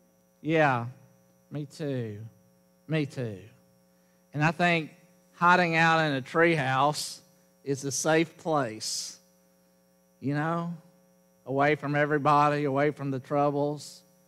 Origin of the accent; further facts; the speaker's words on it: Jackson, Tennessee, United States; When I was growing up in Jackson, Tennessee, we had a great neighborhood. We played together. We were all about the same age, about 15 kids.